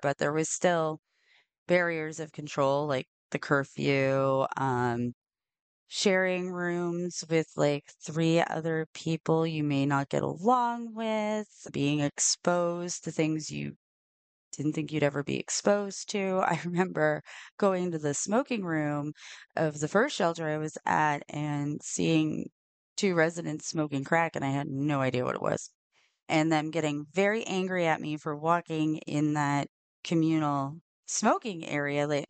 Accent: Chester, Nova Scotia, Canada; So I remember being very overwhelmed because I'm from Chester, Nova Scotia. And so even to me, Halifax was this big, huge city.

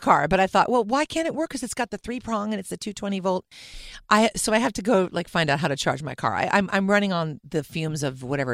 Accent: Los Angeles, California, United States; There's Bel Air rats because there's a lot of ivy in Bel Air. And I grew up in Bel Air.

